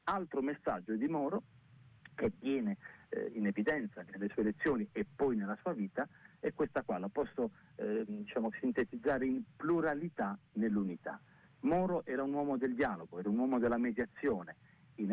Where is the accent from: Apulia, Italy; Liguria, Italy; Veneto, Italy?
Apulia, Italy; Bari; moved away; sono pugliese, di Bari, ora vivo in Toscana da 16 anni